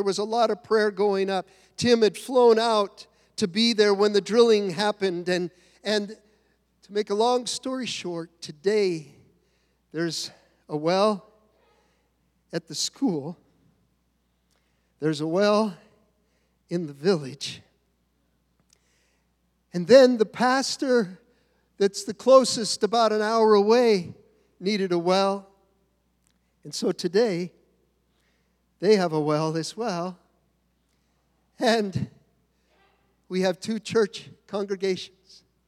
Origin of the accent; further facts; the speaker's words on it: San Francisco, California, United States; Well, I'm from San Francisco, so, you know, it didn't bother me.